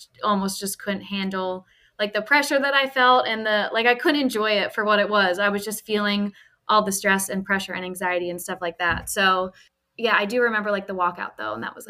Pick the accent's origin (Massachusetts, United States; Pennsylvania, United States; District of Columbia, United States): Pennsylvania, United States; Havertown; also born or lived in Ireland; So my dad is from there and I grew up there. So I was born in Havertown, Pennsylvania. And after I was born, we moved to Ireland and like all my family and stuff is from there.